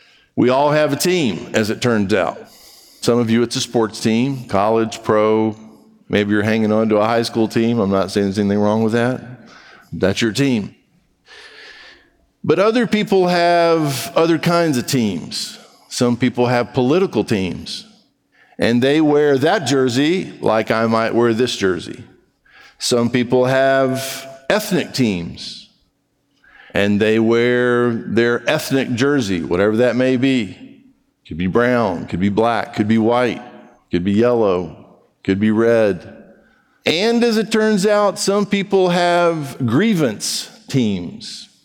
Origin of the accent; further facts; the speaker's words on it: Brazil; So, you may or may not know this about me. I grew up in Brazil.